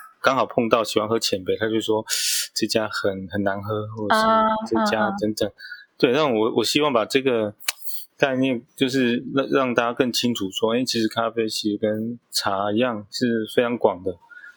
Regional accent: Taichung, Taiwan; 因为那时候在台北工作，那我就既然在台中长大，就想说好

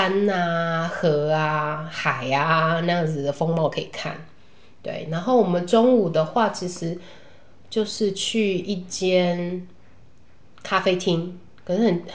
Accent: Taiwan; 告诉他们说我们来自台湾，台湾在这里

